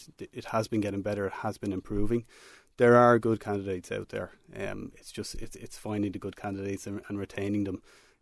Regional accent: Dublin, Leinster, Ireland; Well, so I suppose I grew up in Dublin, and I lived away for a few years, and then I came back, and I was working there as well in Dublin.

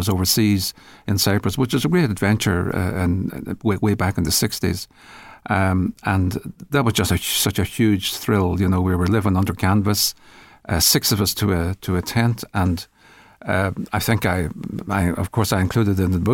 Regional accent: Kilmacrennan, Ulster, Ireland; also born or lived in Buncrana; I was born in Muncrana and raised in about a mile or so outside a small village called Kilmacrennan in Donegal, which is not so far from Letterkenny. And it was the side of a hill, really, surrounded by small farmers, hill farmers. We were a military family

